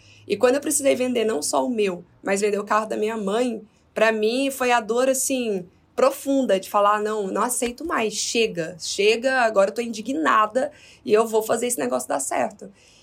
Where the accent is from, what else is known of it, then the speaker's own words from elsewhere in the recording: Goiânia, Goiás, Brazil; now in São Paulo, Brazil; Agora eu tô morando em São Paulo, mas eu sou de Goiânia. E aí eu tô em Goiânia agora. Eu vim visitar meus pais